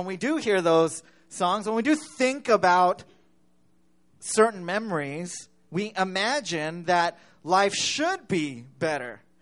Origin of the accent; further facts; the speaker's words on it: California, United States; Even though I grew up in California, right?